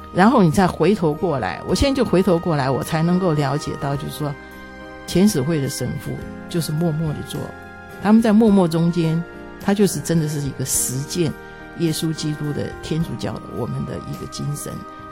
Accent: Shandong, China; 因为我是山东人

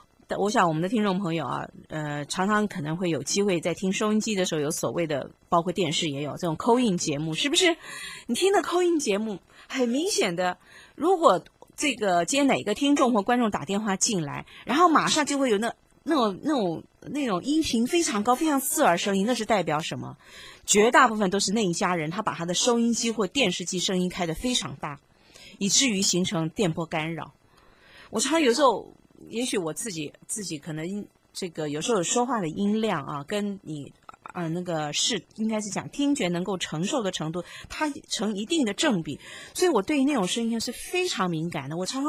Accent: Taiwan; 就是我们台湾人呢、啊，在用台语讲，那肯定是我们台湾人嘛啊

